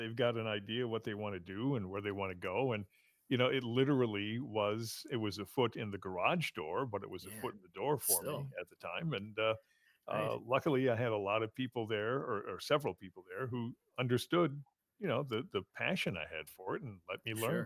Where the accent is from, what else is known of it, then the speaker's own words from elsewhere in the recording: Racine, Wisconsin, United States; In Racine.